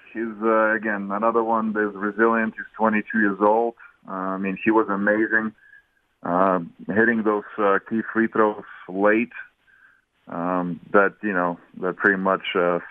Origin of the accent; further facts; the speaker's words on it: Lithuania; Well, I grew up around basketball. You know, Lithuania is basketball is number one sport by a mile. And my dad played, so I was around